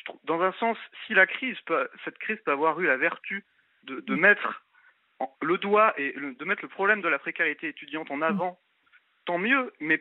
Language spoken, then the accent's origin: French; Brittany, France; On n'en a heureusement pas eu chez nous en Bretagne